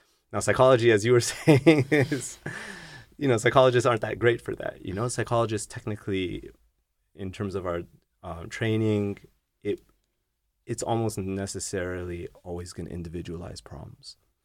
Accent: Germany; also born or lived in Canada; So I was born in Canada. I grew up in Germany, you know

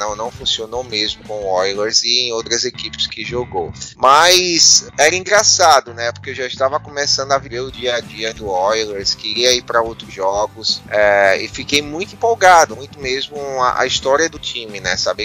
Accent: Northeast Region, Brazil; accent: Nordeste; Aqui no Nordeste também a gente tem um sotaque muito forte. Tem algumas palavras que a gente puxa muito, como arretado, menino, né? A gente tem um sotaque bem diferente

